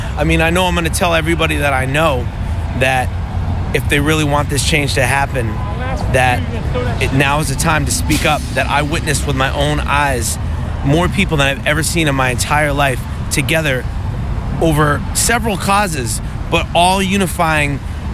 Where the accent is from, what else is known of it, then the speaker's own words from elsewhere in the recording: Boston, Massachusetts, United States; I'm from Boston, Massachusetts.